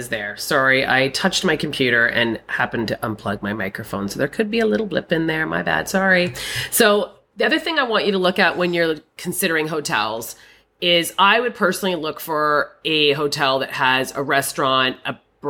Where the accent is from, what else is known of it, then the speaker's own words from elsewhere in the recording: Canada; And I'm a Canadian.